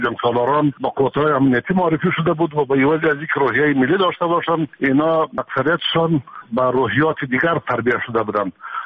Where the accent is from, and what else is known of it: Afghanistan